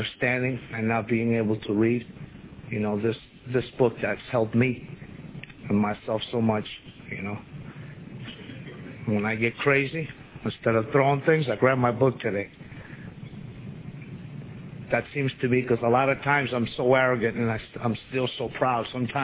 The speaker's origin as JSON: {"language": "English", "town": "Miami", "region": "Florida", "country": "United States", "said": "And back where I'm from Miami."}